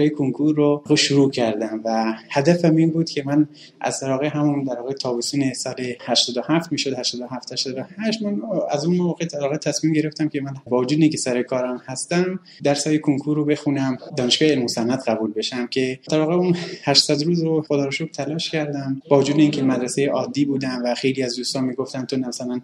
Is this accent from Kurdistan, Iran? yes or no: yes; Sanandaj, Kurdistan, Iran; born there; من در سال 1370 در شهر سنندج استان گردستان به دنیا اومدم و تحصیلات ابتدایی رو در یک مدرسه عادی در شهر سنندج طی کردم